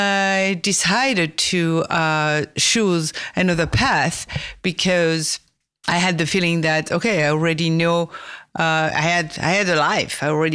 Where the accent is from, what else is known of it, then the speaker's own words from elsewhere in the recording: France; accent: French; English is a second language; moved away; So I was born and raised in France. It's not a surprise with my accent.